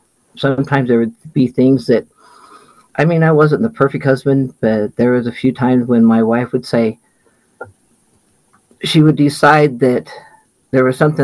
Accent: Ogden, Utah, United States; I was born and raised in Ogden, Utah. My family, we were raised in a Pentecostal church

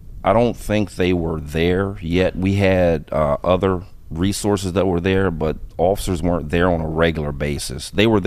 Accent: Texas, United States; also born or lived in Germany / Kansas / Alaska; Okay, I'm originally from Texas. My father was in the military, Army.

